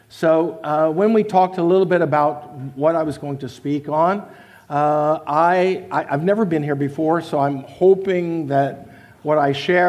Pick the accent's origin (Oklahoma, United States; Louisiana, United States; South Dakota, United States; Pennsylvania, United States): Oklahoma, United States; Tulsa; I could get some understanding, some perspectives that I might not be able to get growing up in Tulsa, Oklahoma.